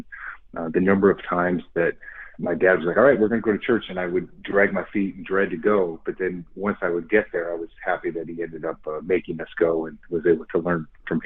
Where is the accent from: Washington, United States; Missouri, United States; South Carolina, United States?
Washington, United States; Aberdeen; I was born and raised in Aberdeen, Washington, which is a town about 2 hours southwest of Seattle.